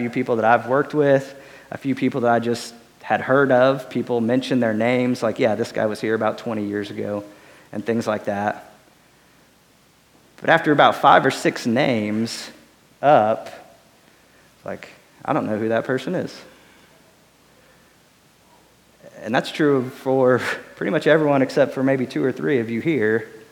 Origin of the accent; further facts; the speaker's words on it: Illinois, United States; I grew up in Illinois, and so my mom and dad will send me messages and stuff about things that are going on back home occasionally.